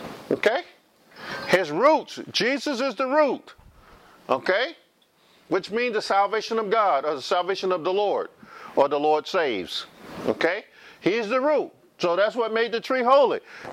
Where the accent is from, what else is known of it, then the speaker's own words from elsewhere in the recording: the South, United States; I grew up here in the South, and I used to work in the orange groves.